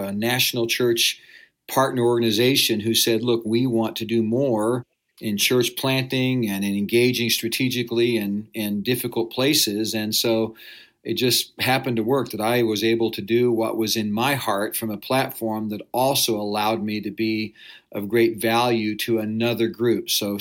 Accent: Wichita, Kansas, United States; I grew up in Wichita, Kansas.

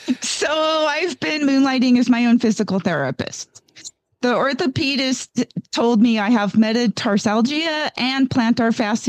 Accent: Gardnerville, Nevada, United States; from Gardnerville, Nevada

